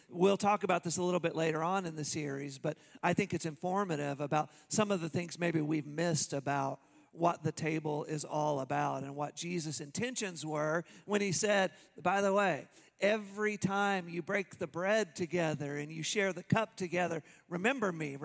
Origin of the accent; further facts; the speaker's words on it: Tulsa, Oklahoma, United States; My dad was a pastor, we grew up in Tulsa, Oklahoma, and he worked at the same church for 40 years.